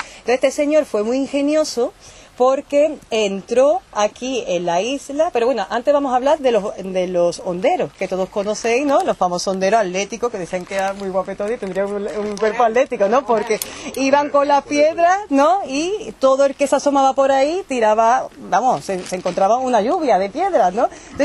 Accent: Sanlúcar de Barrameda, Andalusia, Spain; now in Mallorca, Spain; Como todos sabéis, no soy mallorquina, soy de Sanlúcar de Barrameda, muy agradecida a esta tierra, ¿no?, que me ha acogido.

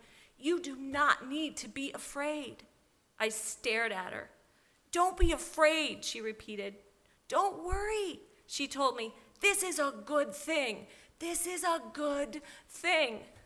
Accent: Connecticut, United States; I asked if she was from my hometown in Connecticut.

